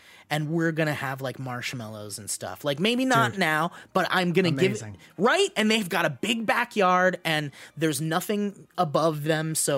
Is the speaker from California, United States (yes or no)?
yes; California, United States; I grew up in California, so we never sat around a fire during the holidays or whatever